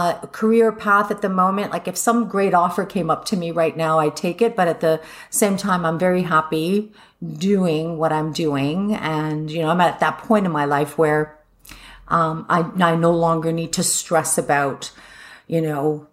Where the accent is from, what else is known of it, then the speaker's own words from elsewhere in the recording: Australia; born there; I was born and raised, or not raised so much, but I was born in Australia. We have gone there together. I have a huge family base there